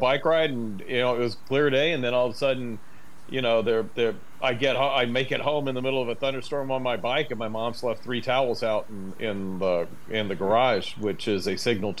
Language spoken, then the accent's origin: English; the South, United States; when I was growing up in the South are starting to happen up here.